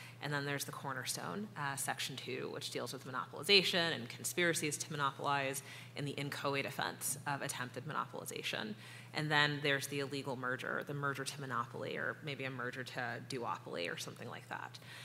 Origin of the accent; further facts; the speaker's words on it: North Carolina, United States; And I should say, I grew up in North Carolina, and so it is right in our Constitution, we're very proud of this